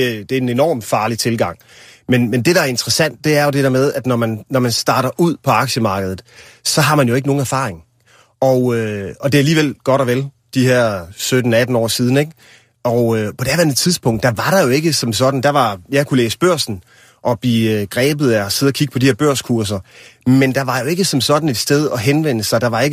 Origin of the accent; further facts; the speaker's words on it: North Denmark Region, Denmark; Nu er jeg jo gammel nordjyde og interesserer mig for aktier og privatøkonomi i det hele taget, og aktiehandel. Så da jeg voksede op som teenager i Nordjylland, der begyndte jeg jo også at kigge lidt på aktiemarkedet. Lidt senere, der flyttede jeg så til Aarhus